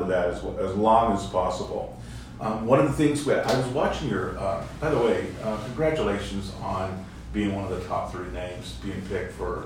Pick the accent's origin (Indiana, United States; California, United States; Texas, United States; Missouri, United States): California, United States; now in Prescott, United States; I came from California.